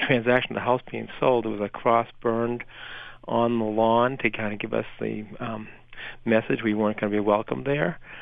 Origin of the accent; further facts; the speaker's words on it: Newton, Massachusetts, United States; So we ended up moving to Newton, and I grew up in Newton. They were more welcoming there.